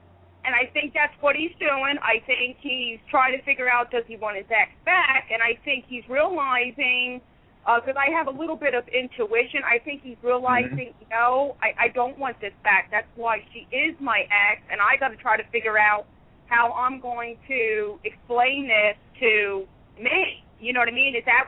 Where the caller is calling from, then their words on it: Pennsylvania, United States; I'm calling from Pennsylvania.